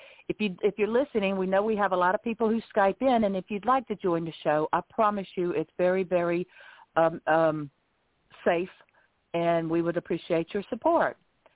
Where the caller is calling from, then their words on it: Lighthouse Point, Florida, United States; I'm calling in from Lighthouse Point, Florida, and I will be your host tonight.